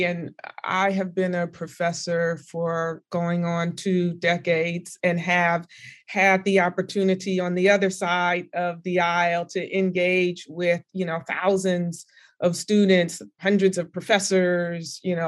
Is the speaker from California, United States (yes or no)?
yes; California, United States; I'm from California, you're from Miami.